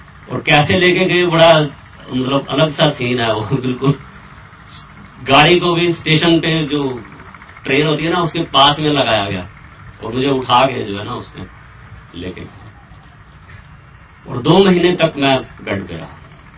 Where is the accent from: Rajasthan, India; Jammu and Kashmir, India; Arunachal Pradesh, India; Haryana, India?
Haryana, India; Kurukshetra; कुरुक्षेत्र हरियाणा का रहने वाला हूँ